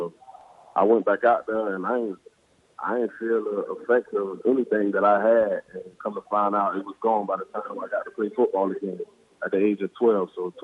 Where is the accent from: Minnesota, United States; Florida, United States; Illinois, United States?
Florida, United States; Miami; And, you know, I'm from Miami. We don't run from our problems.